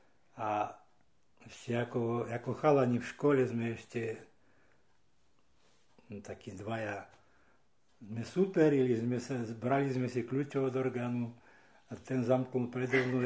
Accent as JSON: {"language": "Slovak", "town": "Raková", "region": "Žilina Region", "country": "Slovakia", "said": "To je za Čadcovou smerom na Turzovku je dedina Raková a z Rakovej, odtiaľ pochádzam z Rakovej."}